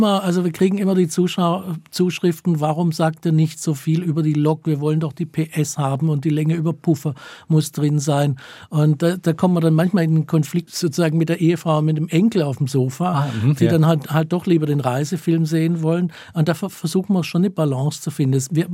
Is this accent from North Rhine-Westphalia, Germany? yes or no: no; Stuttgart, Baden-Württemberg, Germany; Ich bin in Stuttgart geboren und aufgewachsen und auch mit der Straßenbahn zur Schule gefahren.